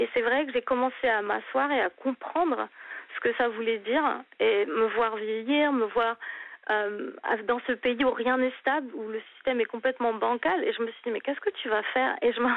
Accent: France; now in United States; quand on est un Français qui débarque et qui veut réussir

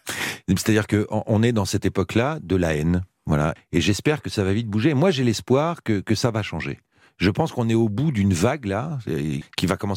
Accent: Fontainebleau, Île-de-France, France; moi qui étais un petit banlieusard, puisque je vivais à Fontainebleau, enfin j'ai grandi à Fontainebleau.

